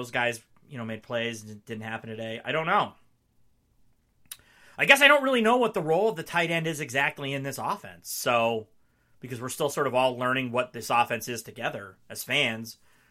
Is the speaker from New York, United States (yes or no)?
no; Marquette, Michigan, United States; I grew up in the Upper Peninsula, right? The first 23 years of my life, plus a year after college. I grew up in Marquette, which is like right in the middle of the UP, upper middle, around Lake Superior.